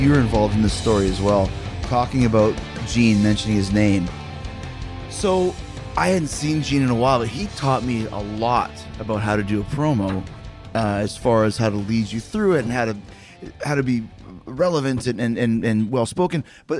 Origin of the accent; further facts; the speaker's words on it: Winnipeg, Manitoba, Canada; Well, I grew up in Winnipeg